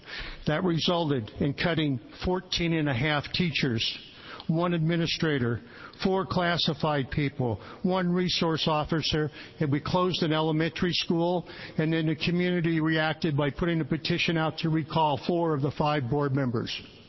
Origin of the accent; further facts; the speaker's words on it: Oregon, United States; I grew up in Oregon.